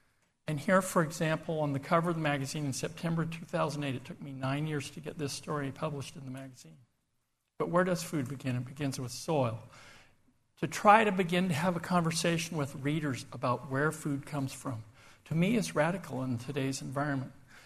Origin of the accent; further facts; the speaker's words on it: Oregon, United States; So I grew up in the Willamette Valley of Oregon on a farm. This is where I was when I was a little over a year old, just south of Portland.